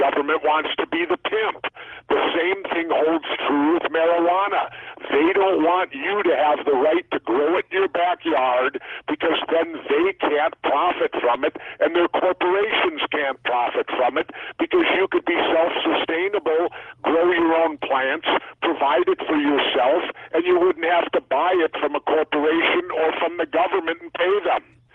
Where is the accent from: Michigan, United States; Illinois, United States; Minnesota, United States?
Minnesota, United States; Minneapolis; I grew up in South Minneapolis, and inner city